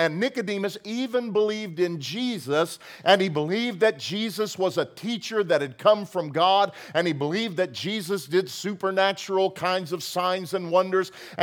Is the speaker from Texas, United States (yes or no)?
yes; Wichita Falls, Texas, United States; Now, I grew up in Texas. And I grew up in a little town called Wichita Falls, and it was right in the middle of what they call Tornado Alley.